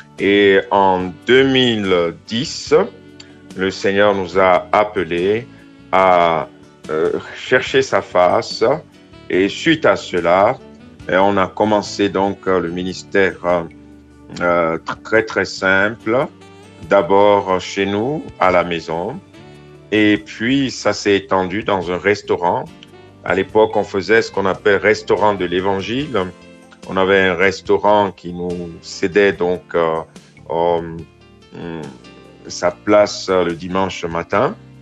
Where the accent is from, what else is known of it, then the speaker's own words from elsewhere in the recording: Togo; Je suis d'origine du Togo